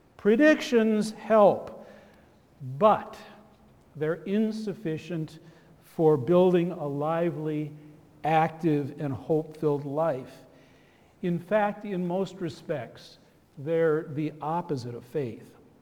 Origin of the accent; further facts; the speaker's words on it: Everett, Washington, United States; In my hometown, these still exist along the main highway through Everett, Washington